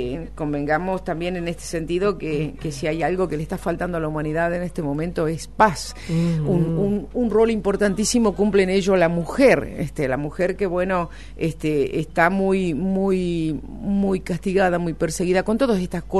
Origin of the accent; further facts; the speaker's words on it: Crespo, Entre Ríos, Argentina; Crespo no lo sabe, que es mi pueblo